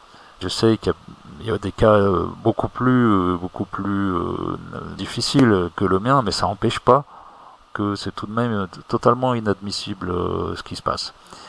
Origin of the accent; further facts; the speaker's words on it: France; moved away; Moi, je suis français, même si je vis plus en France, je suis français.